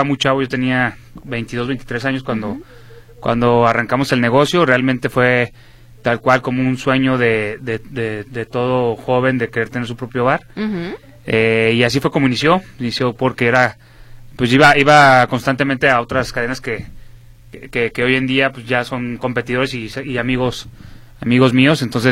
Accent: Guadalajara, Jalisco, Mexico; sí, soy original aquí de Guadalajara, Jalisco.

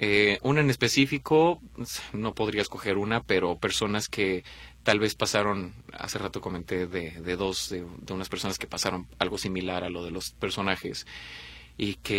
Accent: Guadalajara, Jalisco, Mexico; Llegamos a Guadalajara, sí, por fin llegamos a Guadalajara, a mi tierra

